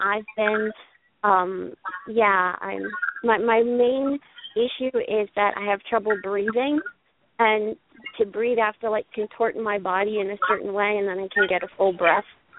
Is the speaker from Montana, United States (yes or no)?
no; North Carolina, United States; North Carolina. My number is an old number from Arizona.